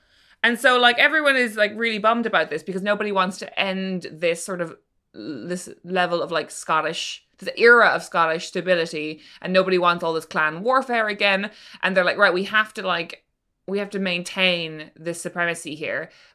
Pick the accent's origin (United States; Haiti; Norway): Norway; Yeah, exactly. I'm from Norway and this is normal.